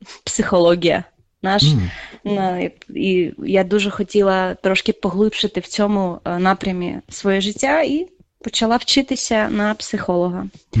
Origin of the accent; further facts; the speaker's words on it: Sumy, Sumy Oblast, Ukraine; now in Armenia; але більшість свого життя я прожила в Україні, в Сумах, в Сумської області.